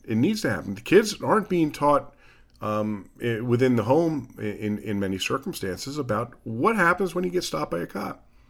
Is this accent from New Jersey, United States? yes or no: yes; New Jersey, United States; the state of New Jersey, my home state, has passed a law.